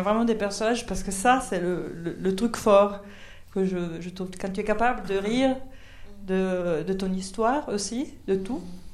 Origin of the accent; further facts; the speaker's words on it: Italy; French is a second language; Je dis « Mais je suis italienne !»